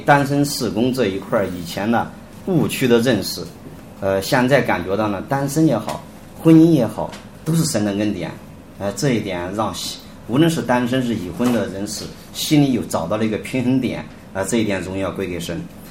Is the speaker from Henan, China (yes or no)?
yes; Henan, China; 大家好，我是河南的